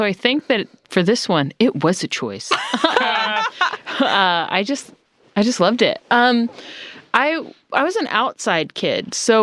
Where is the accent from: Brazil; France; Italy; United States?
United States; Texas; accent: Central Texas; You know, this is not actually how anybody sounds in my hometown at all. It's more kind of like this.